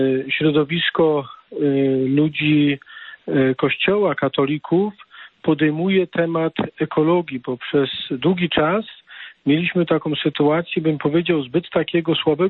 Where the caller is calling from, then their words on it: Zielona Góra, Lubusz Voivodeship, Poland; z Zielonej Góry.